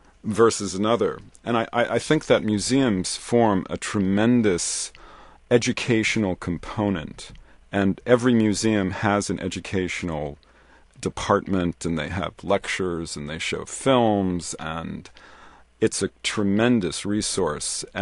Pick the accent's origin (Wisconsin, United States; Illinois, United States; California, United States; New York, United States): Illinois, United States; Chicago; I grew up in Chicago, and the Art Institute was my main teacher